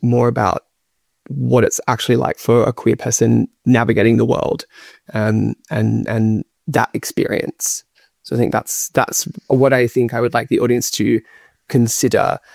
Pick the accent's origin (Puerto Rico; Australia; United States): Australia; I wanted to make this a very Australian story because that's important to me as an Australian artist, and I wanted to celebrate Australian culture.